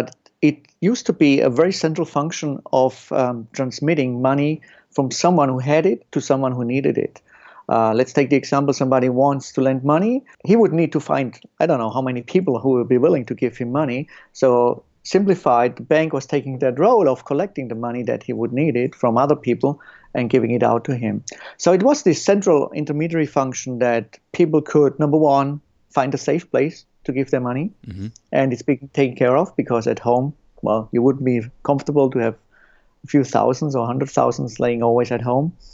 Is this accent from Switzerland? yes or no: yes; Switzerland; also born or lived in Germany; I'm from Switzerland, originally born in Germany, studied in Germany law, and then I did an MBA in the US